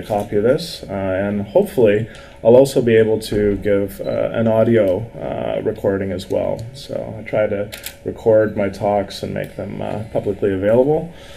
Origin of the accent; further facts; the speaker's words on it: Vancouver, British Columbia, Canada; I'm from Vancouver, Canada, so it took me a while to get here.